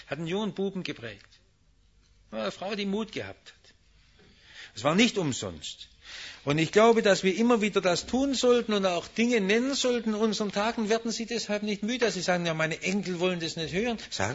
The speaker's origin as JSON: {"language": "German", "town": "Stuttgart", "region": "Baden-Württemberg", "country": "Germany", "tie": "born or raised there", "said": "In der Zeit, wo ich aufgewachsen bin, erinnere ich mich noch gut nach der Währungsreform, wo die großen Gewerkschaftsdemonstrationen waren und die Militärpolizei in die Menge schoss."}